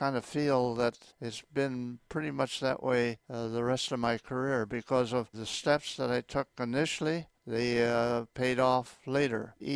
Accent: Harvey, Illinois, United States; also born or lived in Chicago; I was born in Chicago and eventually, we moved to different places, but eventually wound up in Harvey, Illinois, which is where I lived when I signed up to the Marine Corps in 1939.

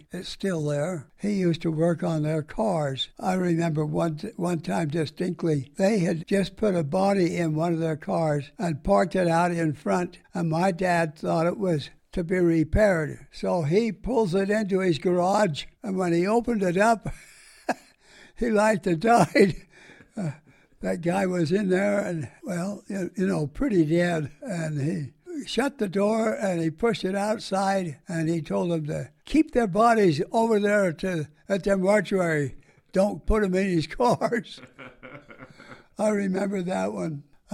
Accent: Salt Lake City, Utah, United States; Main Street was just homes. And I lived on one called Grant Avenue. That's where I was born and raised.

